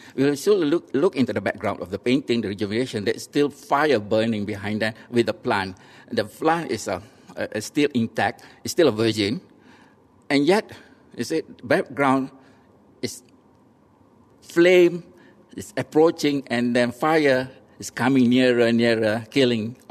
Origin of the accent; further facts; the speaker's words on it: Pasir Mas, Kelantan, Malaysia; I'm 67 and I was born in 1951 in Pasir Mas, Kelantan. So I brought up in a conservative family.